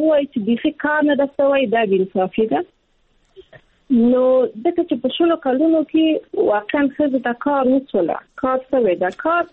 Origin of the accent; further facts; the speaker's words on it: Afghanistan; زه خپله په افغانستان کې پیدا شوې، په افغانستان کې لویه سوم،